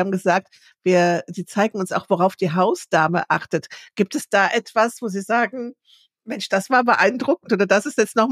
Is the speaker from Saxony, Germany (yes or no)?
no; Bonn, North Rhine-Westphalia, Germany; Ich hätte jetzt natürlich super gerne gewusst, wo Sie in Bonn waren. Das ist ja meine Heimat.